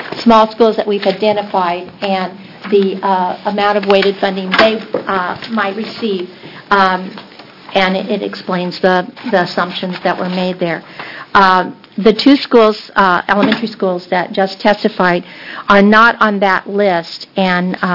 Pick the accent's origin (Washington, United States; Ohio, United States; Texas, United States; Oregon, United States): Oregon, United States; Toledo; I'm from Toledo, Oregon.